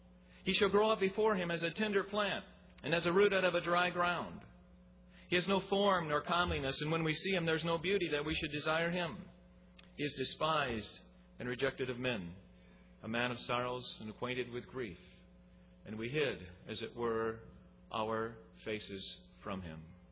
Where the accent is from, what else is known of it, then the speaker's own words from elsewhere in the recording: Rochester, New York, United States; moved away; we have a lot of lilacs around our house because we're from Rochester, New York, the lilac capital, so we brought some of them with us.